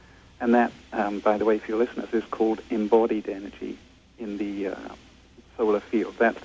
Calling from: California, United States; I'm calling from Bryson, Hesperia, which uh-huh. is right in southern Monterey County, right on the San Luis Obispo border.

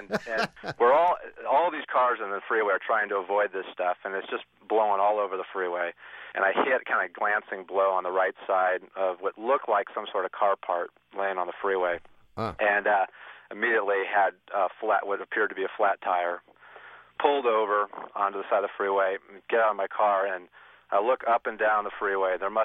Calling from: Los Angeles, California, United States; I'm from Los Angeles.

